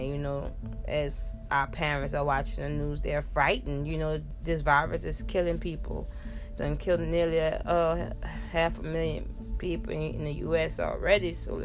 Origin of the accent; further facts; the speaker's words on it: New Orleans, Louisiana, United States; You know, I'm from New Orleans, so this was 2020 February. Mardi Gras is going down.